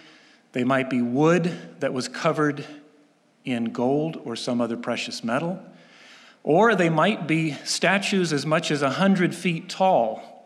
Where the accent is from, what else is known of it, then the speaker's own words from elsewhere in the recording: South Korea; I grew up in South Korea. My parents were Presbyterian missionaries sent out by this church in 1954.